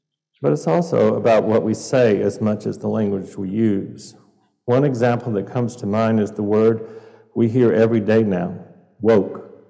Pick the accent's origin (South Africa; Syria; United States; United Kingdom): United States; the South; Growing up in the South, people's residents could be easily recognized by the way they talked.